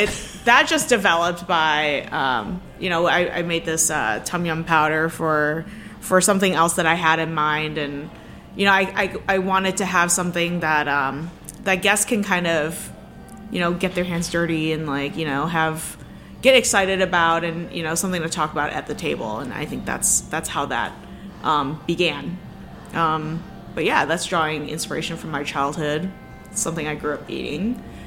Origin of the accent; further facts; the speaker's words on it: Dearborn, Michigan, United States; So, I grew up in Dearborn, Michigan, and, you know, I ate a lot of Middle Eastern food growing up